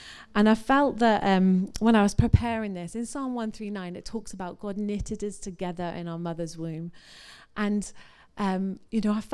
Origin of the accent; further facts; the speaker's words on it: Corby, East Midlands, United Kingdom; because now I'm back in Corby, I'm from Corby, and I've gone back there